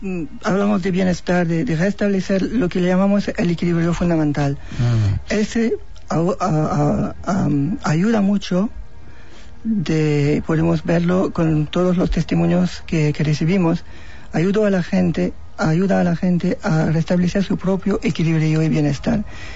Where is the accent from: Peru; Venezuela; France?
France; Spanish is a second language; now in London, United Kingdom; Sí, yo soy francés, pero medio español. Mi madre es de Galicia.